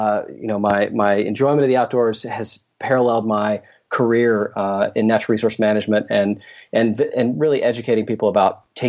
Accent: Southeast, United States; I grew up in the Southeast, and we hauled that thing all over the place.

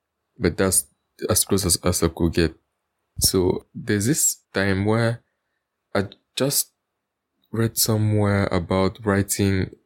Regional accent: Cameroon; I'm from Cameroon Central Africa.

